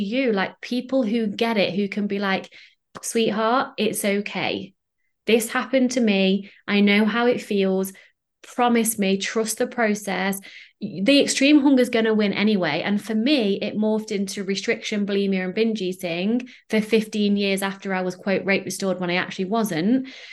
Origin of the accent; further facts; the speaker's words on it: England, United Kingdom; So I'm English, so I work in like pounds and stone.